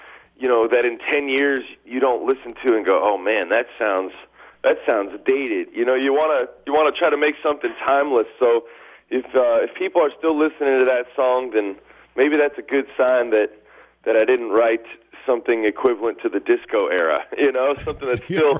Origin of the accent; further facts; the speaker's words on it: Chicago, Illinois, United States; I grew up in Chicago, so it kind of makes me think of home a little bit, you know.